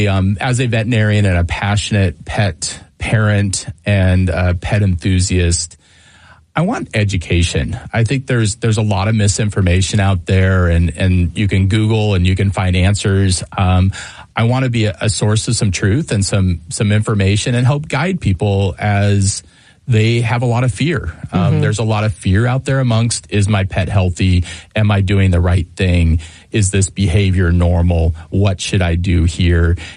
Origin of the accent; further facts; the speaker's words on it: Ellensburg, Washington, United States; I grew up in the Ellensburg area, went to Ellensburg High School.